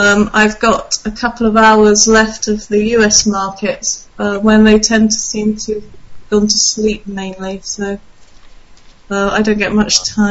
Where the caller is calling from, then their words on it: England, United Kingdom; I'm speaking from England.